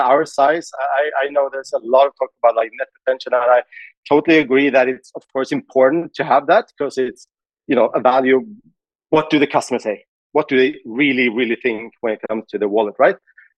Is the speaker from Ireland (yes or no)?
no; Stockholm, Stockholm County, Sweden; English is a second language; Stockholm.